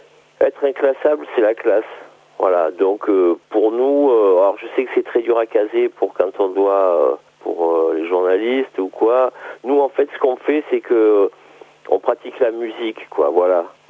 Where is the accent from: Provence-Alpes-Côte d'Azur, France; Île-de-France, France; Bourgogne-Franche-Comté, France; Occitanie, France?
Provence-Alpes-Côte d'Azur, France; Apt; Alors nous, on est à peu près tous du même coin, sud-est, c'est-à-dire ça va du Luberon jusqu'à Marseille, quoi, à peu près. Mais là, on est plutôt côté Apt, voilà, Apt, Avignon, enfin, aux alentours du 84, quoi, enfin, 83, je ne sais même plus, voilà.